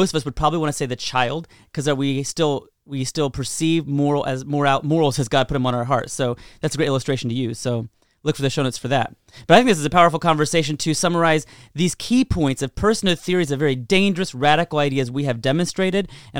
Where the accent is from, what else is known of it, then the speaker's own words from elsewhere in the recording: Indiana, United States; I grew up in Indiana. It didn't make me less of a person.